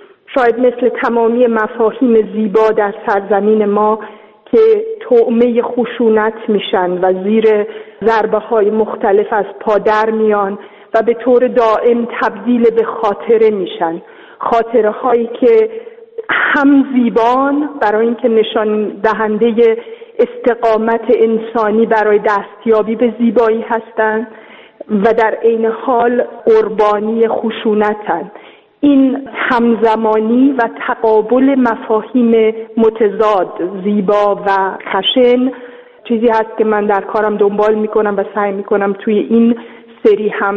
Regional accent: Iran; به عنوان یه ایرانی

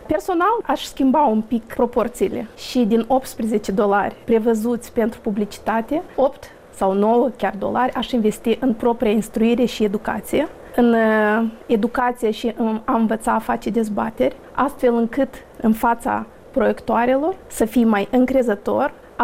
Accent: Bălți, Moldova; pentru că vin din Bălți

